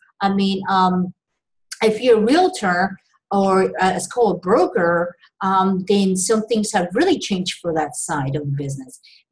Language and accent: English; Florida, United States; even from my home state in Florida